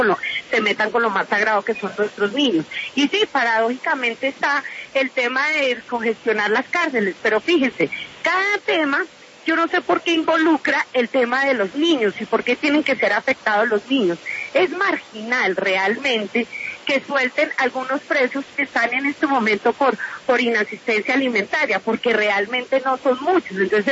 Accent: Colombia; quienes lo queremos somos todos los colombianos.

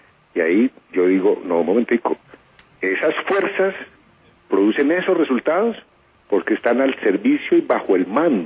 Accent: Colombia; Los aliados en la región, en el continente, más cercanos a Estados Unidos para luchar contra el crimen transnacional, somos los colombianos.

